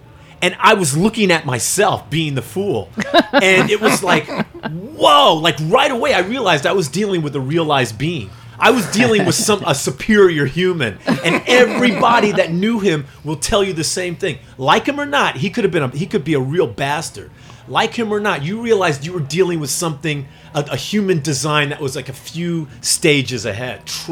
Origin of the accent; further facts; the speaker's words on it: California, United States; I was excited. I was this kid from California. I didn't know what was cool.